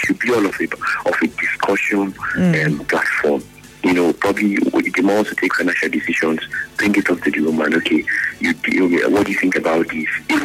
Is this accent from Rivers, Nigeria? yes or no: yes; Port Harcourt, Rivers, Nigeria; from Port Harcourt.